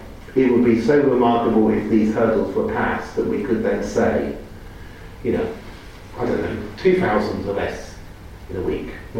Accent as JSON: {"language": "English", "town": "Oxford", "region": "South East England", "country": "United Kingdom", "tie": "born or raised there", "said": "I have just managed to buy a house in Oxford. I grew up in Oxford, I know inside out."}